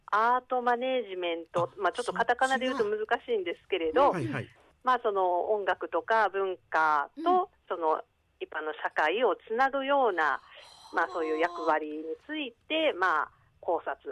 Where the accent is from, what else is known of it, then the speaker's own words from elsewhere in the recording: Kakogawa, Hyogo, Japan; 私は兵庫県の加古川市なので、実はラジオ関西の局から、もう少し西に明石の方面行ったところです。